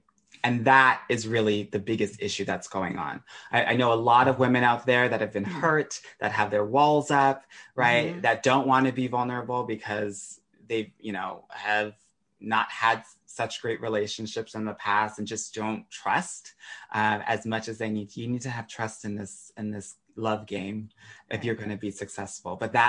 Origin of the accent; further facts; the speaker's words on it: California, United States; I grew up in California, and that's made me really open-minded